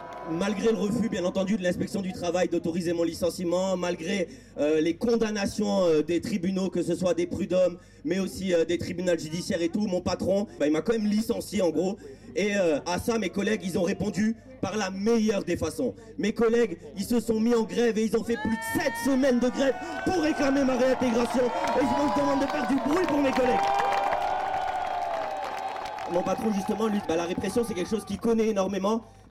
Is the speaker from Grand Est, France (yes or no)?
yes; Metz, Grand Est, France; Moi je viens de Metz, de Moselle.